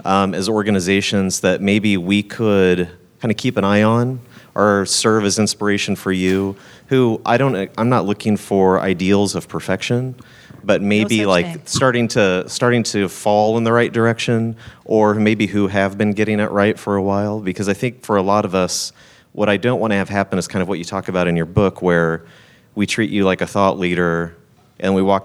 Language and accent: English; Kansas City, United States; I'm from Kansas City.